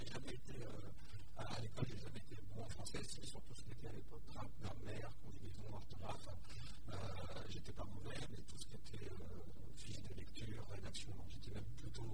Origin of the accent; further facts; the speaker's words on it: Normandy, France; moi, je suis natif de Turto et j'habite sur Épouville depuis les années 2000.